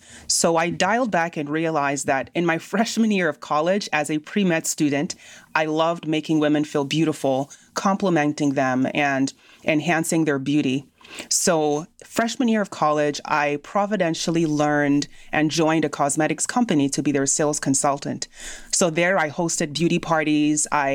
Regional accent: Nigeria; now in United States

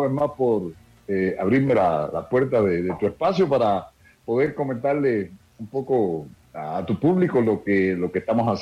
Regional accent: San Antonio de los Baños, Artemisa, Cuba; como aficionado en Cuba tenía, sobre todo en la zona de mi pueblo, San Antonio de los Baños

